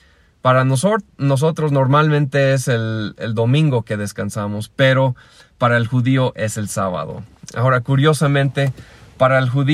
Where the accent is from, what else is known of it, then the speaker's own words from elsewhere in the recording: Pátzcuaro, Michoacán, Mexico; de Pátzcuaro